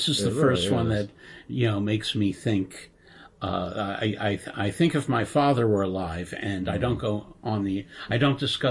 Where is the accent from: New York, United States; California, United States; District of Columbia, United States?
New York, United States; And I'm from New York in wealthy circles.